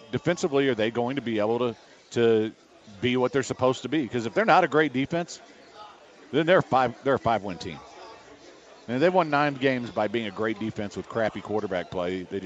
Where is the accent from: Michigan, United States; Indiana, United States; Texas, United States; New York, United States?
Texas, United States; Houston; once they found out from Houston, I was from Houston, wanted to know my opinion.